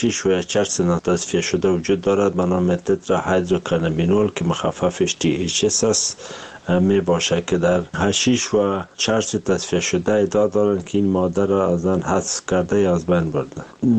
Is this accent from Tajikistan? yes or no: no; Afghanistan; ما از افغانستان اومدیم